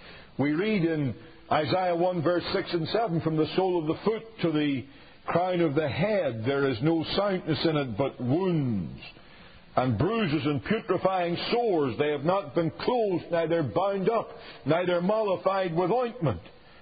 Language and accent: English; Northern Ireland, United Kingdom; my home country in Northern Ireland